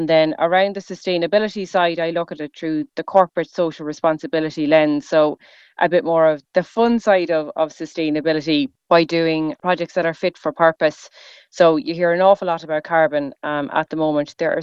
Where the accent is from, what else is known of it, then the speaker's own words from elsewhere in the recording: Ballinskellig, County Kerry, Ireland; I'm from Ballinskellig in South Kerry